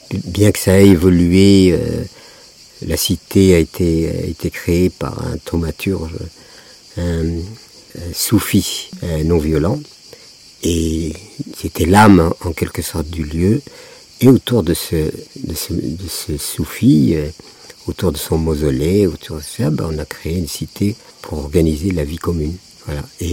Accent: Algeria; born there; 1938, et à ce moment-là, à ma naissance, il y avait... notre pays, sud de l'Algérie, etc., était colonie française.

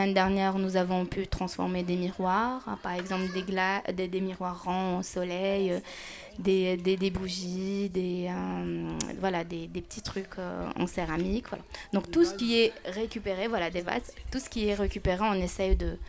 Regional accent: Algeria; moved away as an adult; now in France; Je suis originaire d'Algérie. J'ai fait mes études en Algérie dans les Beaux-Arts d'Alger, dans la spécialité design aménagement. Puis par la suite, je suis venue ici en France

